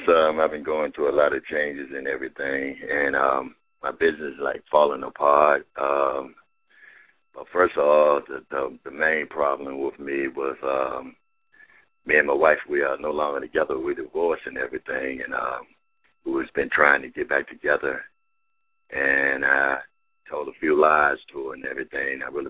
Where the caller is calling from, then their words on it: Georgia, United States; I'm Georgia.